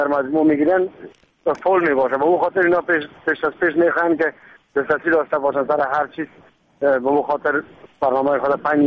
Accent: Afghanistan; اگر چه به افغانستان با سپانسر ضرورت ندارم وطن خودم است

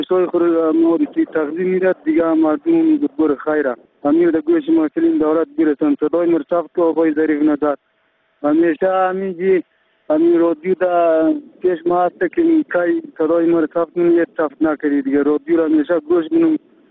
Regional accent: Alauddin, Samangan, Afghanistan; از ولایت سمنگان و مطولی ویداب قریه علاودین میباشم.

